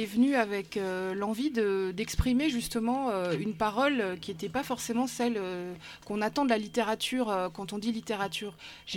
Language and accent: French; Stains, Île-de-France, France; j'ai grandi un peu à Stein dans le 93 aussi, ouais.